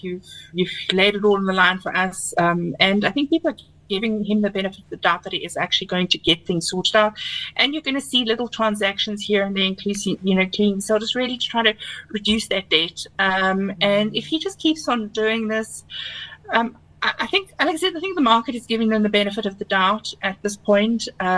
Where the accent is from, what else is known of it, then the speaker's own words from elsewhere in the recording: South Africa; Now, as a South African consumer, look at that and worry